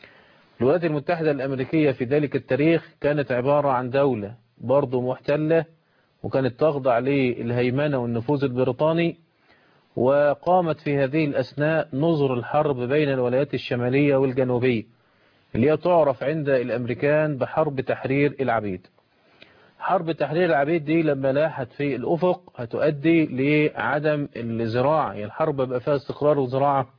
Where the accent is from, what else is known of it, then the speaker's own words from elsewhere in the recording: Egypt; طب ازاي تنشأ البورصة عندنا في مصر في هذه الأوضاع؟